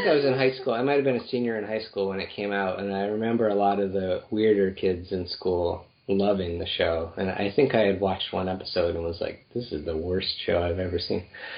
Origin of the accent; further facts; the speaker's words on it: Connecticut, United States; I grew up in Connecticut, so I'm aware of your snowstorms.